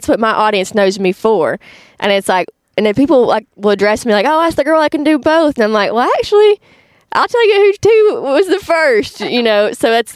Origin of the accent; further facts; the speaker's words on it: Arkansas, United States; I'm from Arkansas, so that's the bread and butter around here.